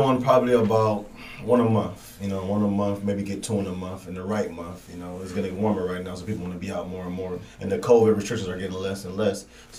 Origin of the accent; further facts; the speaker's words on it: Jamaica; because I'm Jamaican. I'm like, man, I live in y'all country.